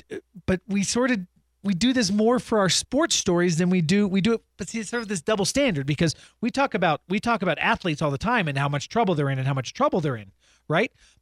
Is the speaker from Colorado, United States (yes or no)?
yes; Boulder, Colorado, United States; You know, I grew up in Boulder and starting in the 1970s.